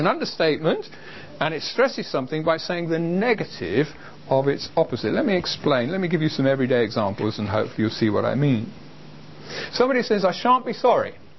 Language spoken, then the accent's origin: English; England, United Kingdom; In the same way that being an Englishman and liking to watch the rugby, I can say, despite our preacher this morning being from the other side of the water, I am not ashamed to support England.